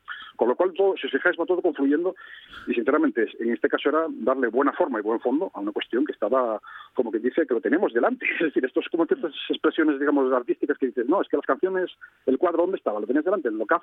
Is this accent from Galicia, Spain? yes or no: no; Asturias, Spain; como asturianos, como cantábricos, como españoles, como ibéricos, si queréis llamarlo así, somos todos